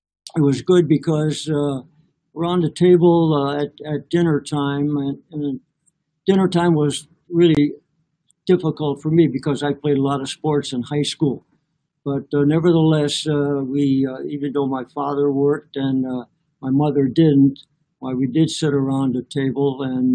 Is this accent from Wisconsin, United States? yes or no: yes; Milwaukee, Wisconsin, United States; My greatest lesson taught as a child growing up in Milwaukee, Wisconsin, was that my parents tried to teach me to always be fair